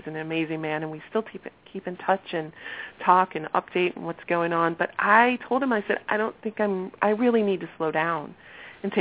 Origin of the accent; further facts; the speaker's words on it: Ohio, United States; So my beginning is I was born and raised in Ohio, and I followed the whole mindset of I was a child of the 70s.